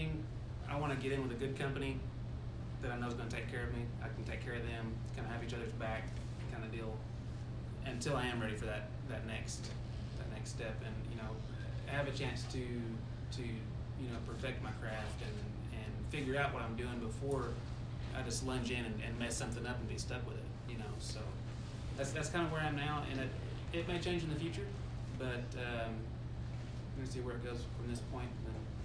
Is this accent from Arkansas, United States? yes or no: yes; Poteau, Arkansas, United States; You know, she's from Memphis, and I'm from Poto, but, you know, all my contacts were in Fort Smith.